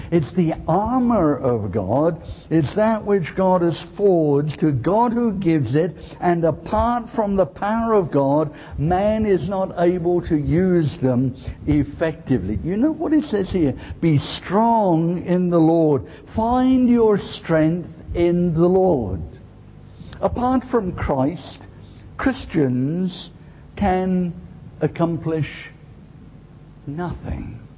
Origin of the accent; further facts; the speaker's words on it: United Kingdom; Of course, we're British, aren't we? So we mustn't do that sort of thing.